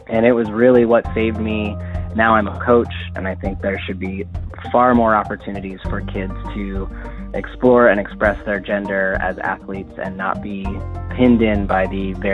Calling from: Portland, Oregon, United States; I'm calling from Portland, Oregon.

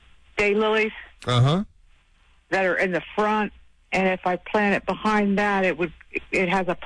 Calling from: Hamilton, Ohio, United States; Hamilton.

